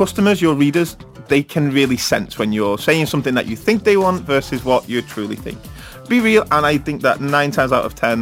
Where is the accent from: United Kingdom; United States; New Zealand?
United Kingdom; Manchester, North West England; There's a chain of pubs, at least in Manchester, in my hometown, that have now banned mobile phones.